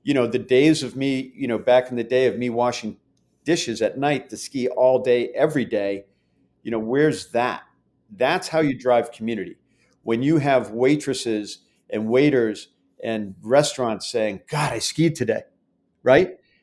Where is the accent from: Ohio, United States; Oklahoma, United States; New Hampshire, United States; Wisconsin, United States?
New Hampshire, United States; Waterville Valley; And when I'm in Europe and I say, where are you from? And I say Waterville Valley, people know where Waterville Valley is.